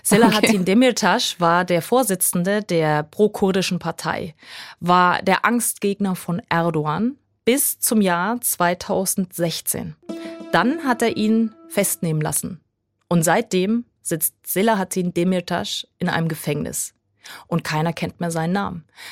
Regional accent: Bavaria, Germany; now in Turkey; also was vielleicht in Deutschland ich komme aus Bayern, die Laugenbreze ist.

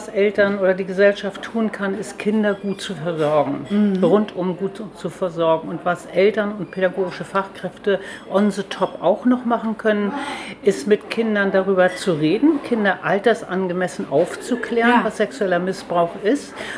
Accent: Lüchow, Lower Saxony, Germany; Ich sage immer, ich bin in Lüchow aufgewachsen, Lüchow-Dannenberg.

